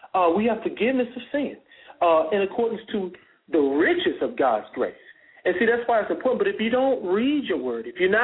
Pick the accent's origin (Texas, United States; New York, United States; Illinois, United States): Texas, United States; Houston; I was born and raised in Houston, we'd have massive floods.